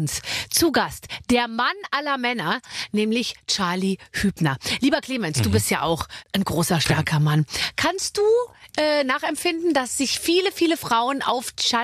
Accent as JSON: {"language": "German", "town": "Munich", "region": "Bavaria", "country": "Germany", "said": "ich komme ja aus München"}